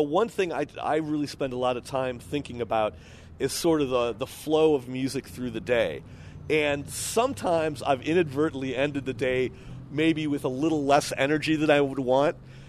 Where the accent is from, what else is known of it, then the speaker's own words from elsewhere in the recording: Chicago, Illinois, United States; I'm from Chicago, so I've always loved the blues.